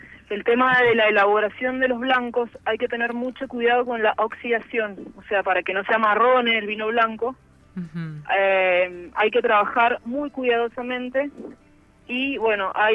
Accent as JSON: {"language": "Spanish", "region": "Mendoza", "country": "Argentina", "tie": "born or raised there", "said": "tanto acá en el país me han reconocido bastante, en mi ciudad natal, Mendoza"}